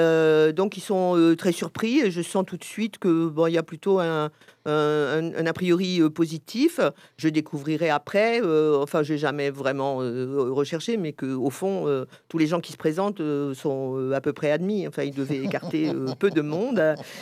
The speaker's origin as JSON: {"language": "French", "town": "Paris", "region": "Île-de-France", "country": "France", "said": "puisque moi, je suis parisienne"}